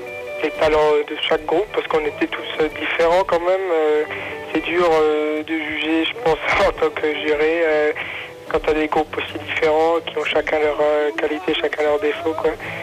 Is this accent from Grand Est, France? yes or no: yes; Mulhouse, Grand Est, France; born there; now in Rennes, France; Non, suis alsacien d'origine, je suis né à Mulhouse.